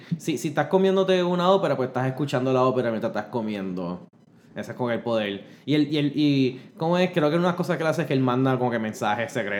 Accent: Puerto Rico; Juro, soy puertorriqueño, no gringo.

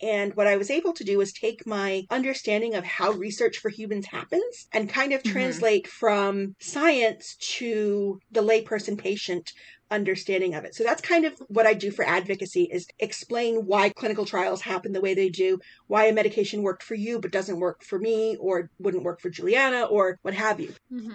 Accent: Ireland; I am Irish through and through.

